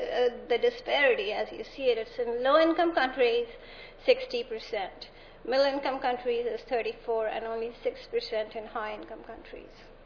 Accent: Pakistan; my home country, Pakistan, is also there, as always.

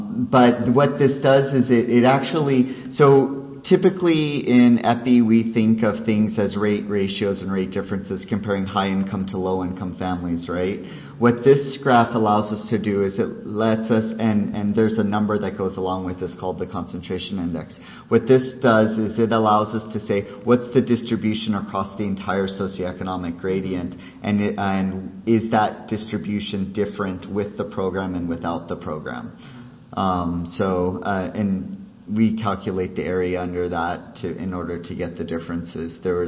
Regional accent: United States; moved away as an adult; now in Canada; I'm an American, I'm not a Canadian. I'm an American who moved up there because of these data.

